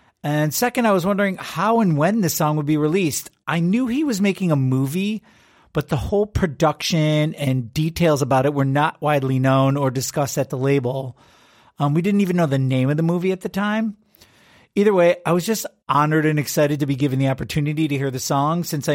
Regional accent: Detroit, Michigan, United States; I grew up in Detroit, so I knew exactly what that meant.

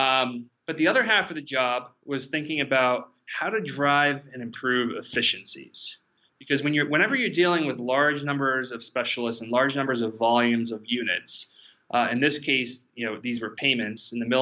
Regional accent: New Jersey, United States; when I was growing up in North and Central Jersey

